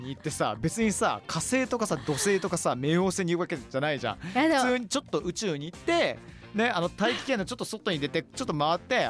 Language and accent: Japanese; United Kingdom; Japanese is a second language; 僕イギリス人としてはちょっとお話ししたいのが